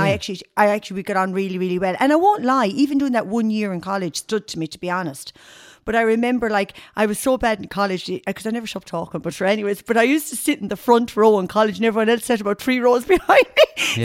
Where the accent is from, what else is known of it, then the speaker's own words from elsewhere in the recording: Tipperary, Ireland; now in Galway, Ireland; I'm actually from Tipperary originally, but I'm living in Galway now over 33 years. So to be fair, Galway really is home. And that's not forgetting my roots either. I was born and reared in Tip, but in saying that, I'm living in Galway so long now, it's very home.